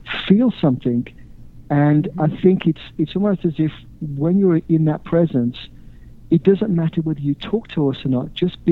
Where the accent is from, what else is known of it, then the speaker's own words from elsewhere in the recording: West Midlands, United Kingdom; I was actually lived most of my life in the industrial cities of the Midlands, which is a bit like Detroit.